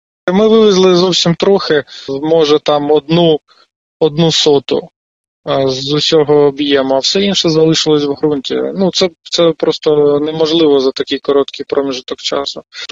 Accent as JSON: {"language": "Ukrainian", "town": "Pokrovsk", "region": "Donetsk Oblast", "country": "Ukraine", "said": "Я з Покровська."}